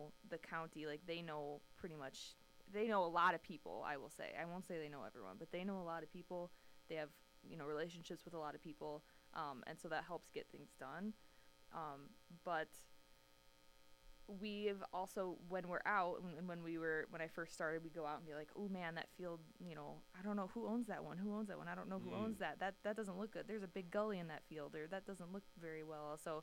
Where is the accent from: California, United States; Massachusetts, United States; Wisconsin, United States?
Wisconsin, United States; Sturtevant; because I'm from Sturtevant and I went to RUSD. Like, I've stayed kind of east of the interstate much of my life